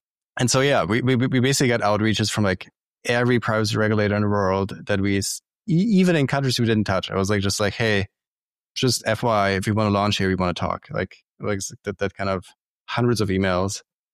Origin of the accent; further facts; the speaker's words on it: Germany; I'm originally from Germany.